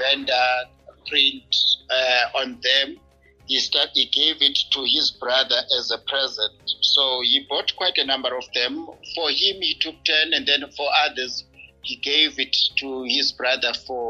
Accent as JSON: {"language": "English", "country": "South Africa", "said": "it kind of brought a sense of humor as South African."}